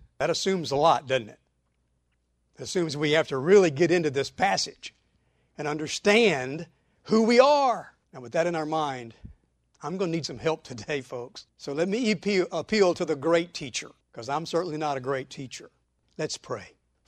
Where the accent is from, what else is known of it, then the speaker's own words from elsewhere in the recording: Baytown, Texas, United States; I remember growing up in Baytown, Texas, and my mom asking, you know, early in the morning usually, "You going to church today?"